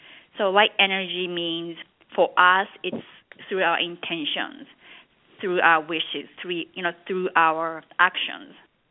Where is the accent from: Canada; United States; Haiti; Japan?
Japan; Growing up in Japan, I wanted to become a businesswoman and, you know, travel around the world.